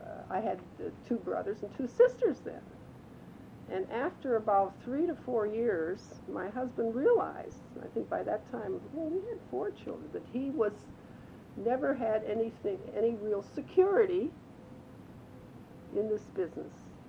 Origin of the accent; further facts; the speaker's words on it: Donora, Pennsylvania, United States; we went back to Denora, which was my hometown